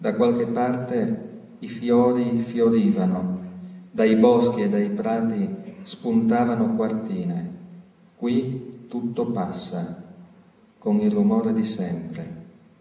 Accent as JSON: {"language": "Italian", "town": "Chiusaforte", "region": "Friuli-Venezia Giulia", "country": "Italy", "said": "Chiusaforte è il mio paese di origine, un paesino infilato in una gola e incistato al confine tra Austria e Slovenia."}